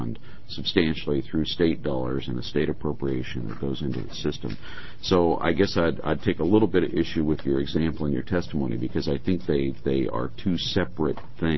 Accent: Bend, Oregon, United States; I grew up in Bend

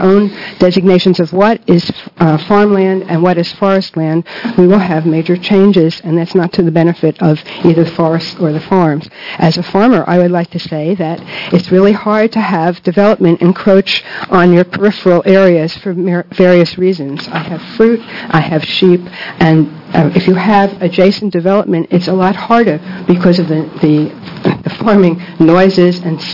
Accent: Benton County, United States; I'm from Benton County

